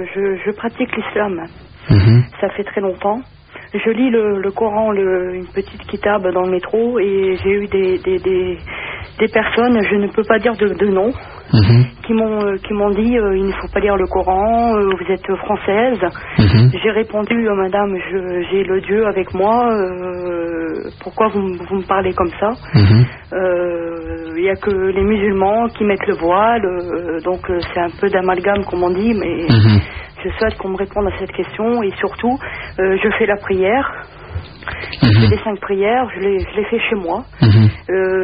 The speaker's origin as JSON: {"language": "French", "country": "France", "said": "Je suis française et je pratique l'islam."}